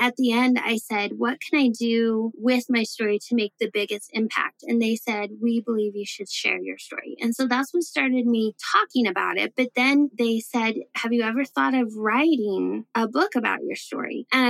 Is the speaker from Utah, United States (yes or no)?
yes; Utah, United States; I wasn't sure that I was going to be able to come back to Utah, my home state